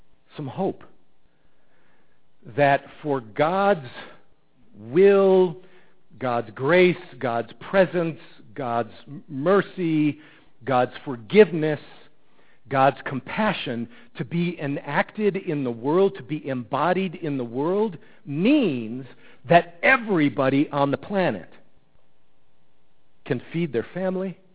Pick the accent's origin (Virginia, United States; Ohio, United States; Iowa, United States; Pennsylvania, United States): Ohio, United States; Cleveland; We grew up with it in Cleveland.